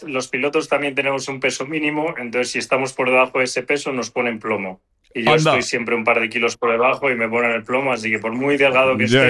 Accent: Spain; para mí eso como piloto español es algo que me enorgullece muchísimo

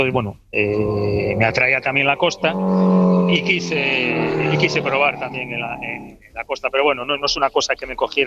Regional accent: Galicia, Spain; Yo, los cursos fluviales en unos ríos gallegos, sí. En mi pueblo tenemos un par de ríos

